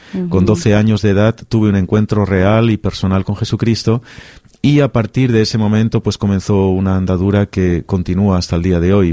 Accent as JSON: {"language": "Spanish", "town": "Madrid", "region": "Community of Madrid", "country": "Spain", "tie": "born there", "said": "yo nací nací en Madrid un 8 de abril de hace demasiados años."}